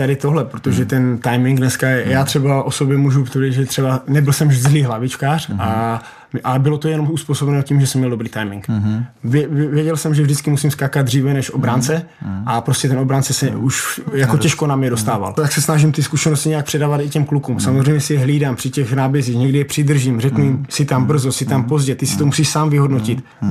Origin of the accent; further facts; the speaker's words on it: Ostrava, Moravian-Silesian Region, Czechia; A tím, že prostě Baník je pro mě jednička, já jsem tu vyrůstal, jsem odchovaný z Baníku, tak jsem víceméně neváhal a řekl jsem, že už nastal čas se do toho Baníku vrátit.